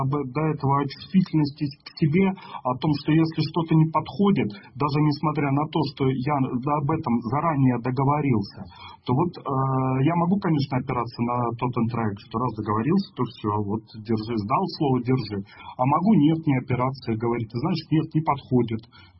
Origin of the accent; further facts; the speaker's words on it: Murmansk, Murmansk Oblast, Russia; Я из Мурманска, там флот есть, такой большой атомный северный флот.